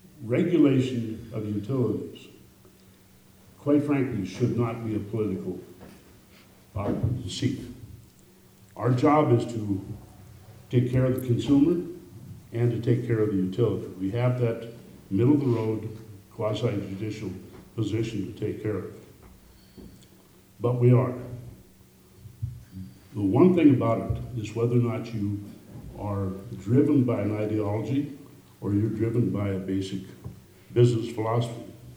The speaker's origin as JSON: {"language": "English", "town": "Ronan", "region": "Montana", "country": "United States", "tie": "born or raised there", "lives_now": "Hamilton, United States", "said": "I live in Hamilton, was born and raised in Ronan, came off a farm up there. My family continues to farm in that area"}